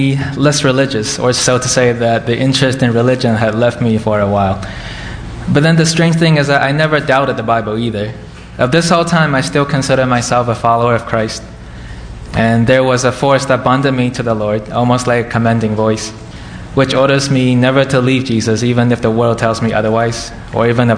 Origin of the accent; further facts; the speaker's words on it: China; When I was growing up in China, I used to go to church with my grandma and my mother